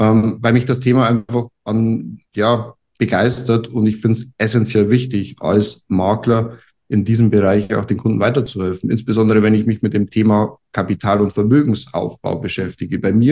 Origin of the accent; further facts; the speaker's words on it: Regensburg, Bavaria, Germany; Ich komme tatsächlich aus Bayern, Region Regensburg, relativ ländlich.